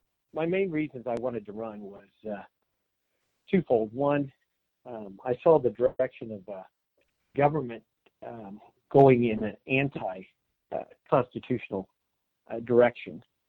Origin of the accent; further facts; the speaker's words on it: Mount Pleasant, Iowa, United States; Sure. I grew up in Mount Pleasant, Iowa.